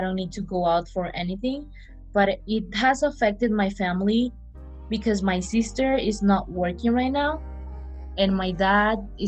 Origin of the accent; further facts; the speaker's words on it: Venezuela; I'm 19 years old. My pronouns are she, her, and hers, and I am from Venezuela.